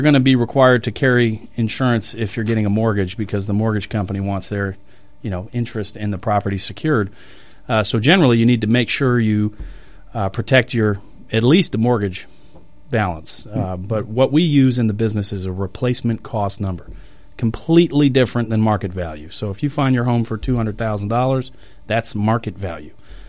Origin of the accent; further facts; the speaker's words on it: Miami, Florida, United States; Yeah, growing up in Miami, you can't mix those up.